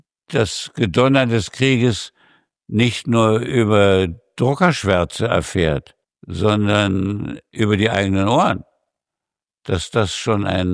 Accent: Germany; Aber ich war Deutscher und wollte es immer bleiben.

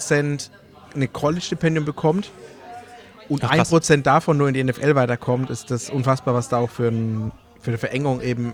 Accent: Bavaria, Germany; Ich bin Franke

